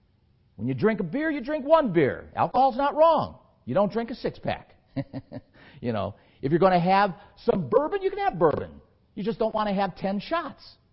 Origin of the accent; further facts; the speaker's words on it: Anatolia, Turkey; Because I came out of that background, you see. I'm from Asia Minor. I was brought up thinking that stuff was okay.